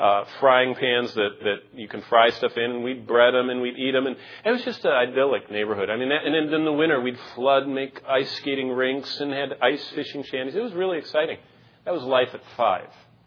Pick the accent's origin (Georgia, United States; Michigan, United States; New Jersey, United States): Michigan, United States; I think about growing up in Michigan as a child. I had one of those idyllic childhood times. I lived by a lake with my parents.